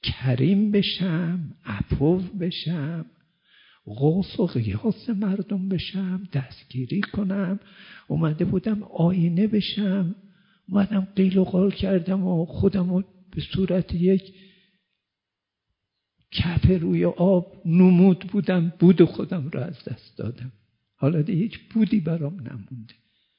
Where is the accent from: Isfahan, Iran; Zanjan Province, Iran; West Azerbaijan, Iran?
Zanjan Province, Iran; Abhar; سال 42 آمدم قم با آی مصباح آشنا شدم، ایشون گفت کجایی هستی؟ گفتم اوهری.